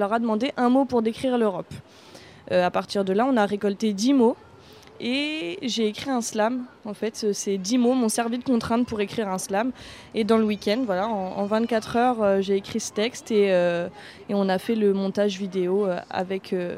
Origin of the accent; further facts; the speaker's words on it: France; Et des fois, on est aussi mal vu quand on vient de France dans d'autres pays.